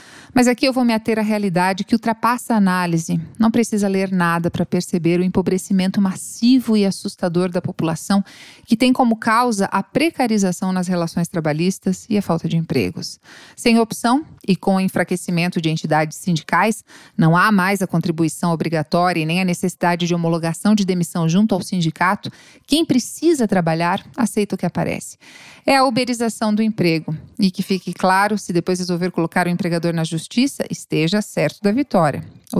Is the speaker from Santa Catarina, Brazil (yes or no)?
yes; São Francisco do Sul, Santa Catarina, Brazil; also born or lived in Florianópolis; Aos 12 anos, eu saí de São Francisco do Sul e fui morar em Florianópolis.